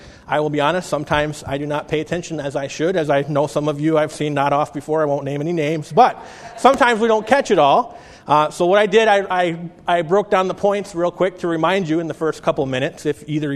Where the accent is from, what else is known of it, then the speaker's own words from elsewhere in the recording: United States; You know, I'm an American citizen. I live in the country. I live in America.